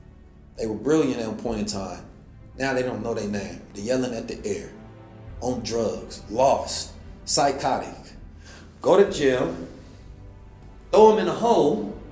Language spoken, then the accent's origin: English; Oakland, California, United States; also born or lived in St. Louis; Man, growing up in Oakland was crazy. Growing up in St. Louis was crazy.